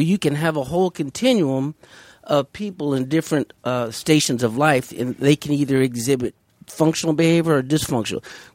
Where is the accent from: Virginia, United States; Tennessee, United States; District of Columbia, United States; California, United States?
District of Columbia, United States; Washington; I'm from Washington, D.C. Been coming here for over 25 years.